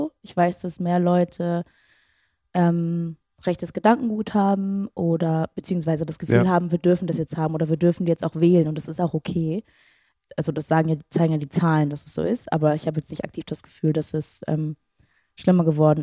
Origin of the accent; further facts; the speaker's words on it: Schleswig-Holstein, Germany; Aber so war das auch schon als Kind. Ich komme aus Schleswig-Holstein